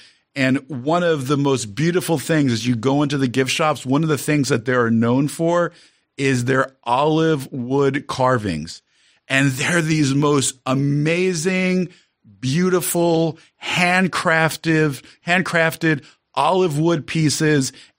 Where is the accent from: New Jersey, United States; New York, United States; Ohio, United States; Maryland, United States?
New Jersey, United States; I'm from New Jersey.